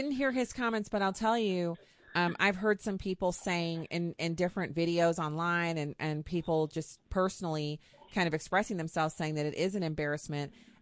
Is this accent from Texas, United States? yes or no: yes; Texas, United States; born there; I was born in Texas. I got a little of that in me.